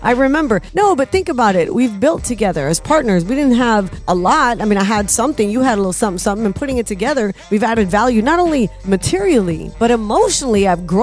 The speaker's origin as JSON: {"language": "English", "region": "the South", "country": "United States", "said": "I'm from the South. We call it old-timers."}